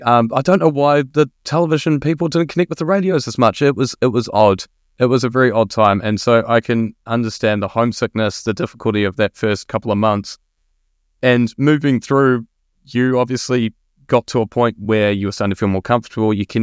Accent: Christchurch, Canterbury, New Zealand; Even though I was obviously studying in my hometown, Christchurch being my hometown, so for me it was not a far-flung place.

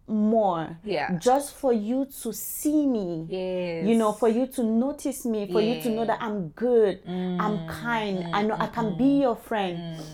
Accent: Cameroon; I'm African. Yeah. I come from Cameroon. I grew up in a small village

